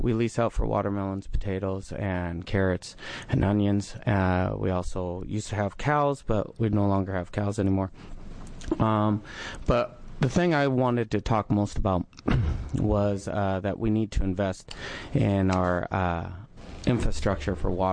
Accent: Hermiston, Oregon, United States; I'm from Hermiston, Oregon, fourth generation farmer. Here in Hermiston, Oregon, we are all irrigated agriculture.

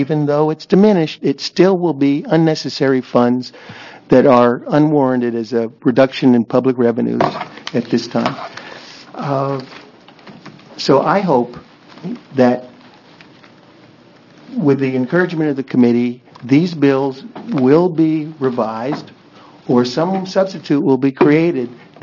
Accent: Oregon, United States; I represent myself. I'm from Multnomah County.

